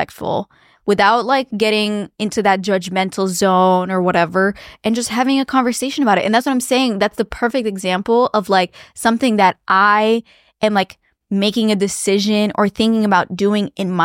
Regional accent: Bucharest, Romania; because like I grew up in Bucharest, dense, big capital city. And my parents raised us there.

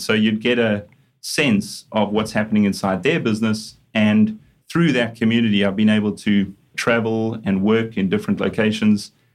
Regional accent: Johannesburg, Gauteng, South Africa; also born or lived in Durban; you can hear from the strange accent that I'm a South African originally. So I grew up in Johannesburg, studied in Johannesburg, ended up living on the beach in Durban

